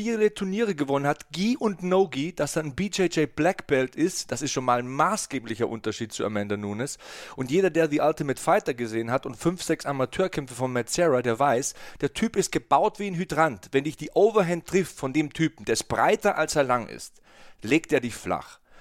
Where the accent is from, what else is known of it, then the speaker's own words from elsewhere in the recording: Bavaria, Germany; accent: Bavarian; Ich hatte einen fetten bayerischen Akzent, als ich zum Fernsehen gekommen bin.